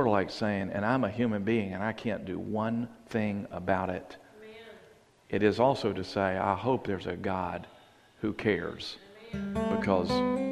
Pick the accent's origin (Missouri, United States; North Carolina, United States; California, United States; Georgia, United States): North Carolina, United States; Greensboro; my entire growing up in Greensboro